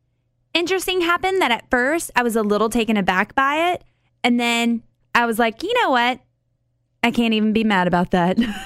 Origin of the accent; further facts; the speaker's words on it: Georgia, United States; Girl, I'm from Georgia. I know how to eat.